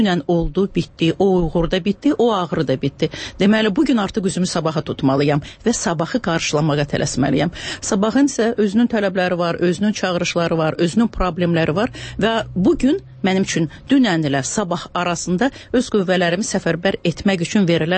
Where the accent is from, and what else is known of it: Kalbajar, Kalbajar District, Azerbaijan; born there; also born or lived in Shusha